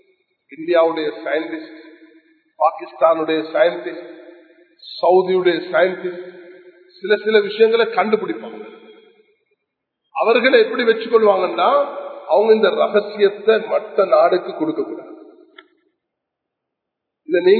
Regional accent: Sri Lanka; நான் ஒரு ஸ்ரீலங்கன்.

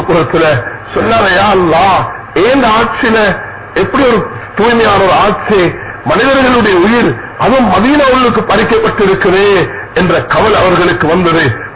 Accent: Sri Lanka; நான் ஒரு ஸ்ரீலங்கன் வந்திருக்கிறேன்

